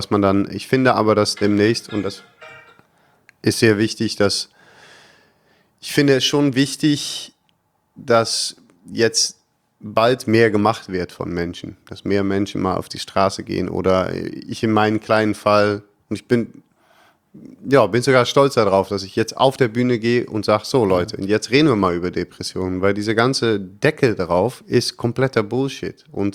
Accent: Netherlands; German is a second language; now in Germany; ich bin ja noch nicht mal Deutscher, ich bin Holländer.

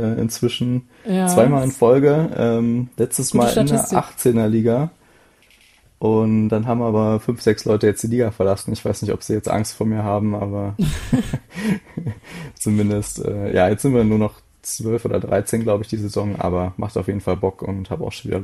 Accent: Leipzig, Saxony, Germany; ich bin geboren, aufgewachsen in Leipzig

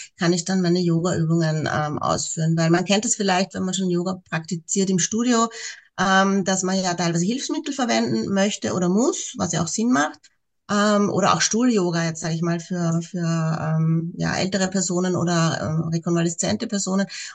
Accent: Austria; ich bin aus Österreich, bin ja lebe im Süden von Wien und bin Mama von 3 Söhnen, 2 schon erwachsen.

